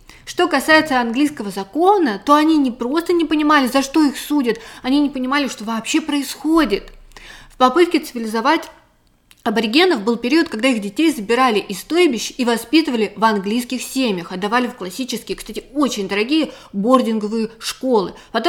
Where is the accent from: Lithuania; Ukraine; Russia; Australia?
Australia; я из Австралии.